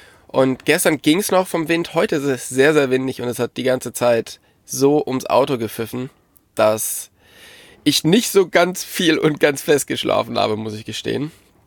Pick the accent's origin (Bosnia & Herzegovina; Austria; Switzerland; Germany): Germany; North Rhine-Westphalia; Ja, ich komme ja da aus der Kölner Region